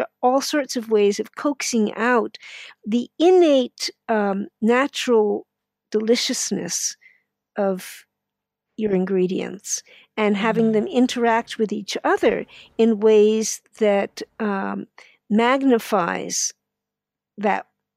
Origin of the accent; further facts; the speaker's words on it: New York City, New York, United States; I grew up in New York City and always expected to drink my milk